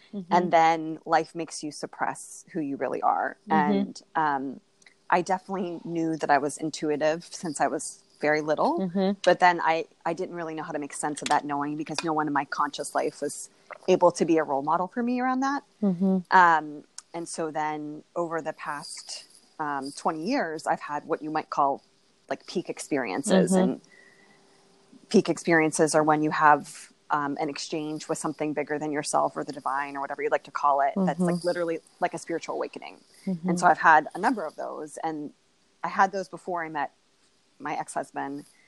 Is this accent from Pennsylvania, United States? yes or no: yes; Moon Township, Pennsylvania, United States; also born or lived in Uniontown; now in Silver Spring, United States; In Pennsylvania, I'm from outside of Pittsburgh. Mm-hmm. I was born in Uniontown. Mm-hmm. I grew up in Moon Township, like the moon in the sky.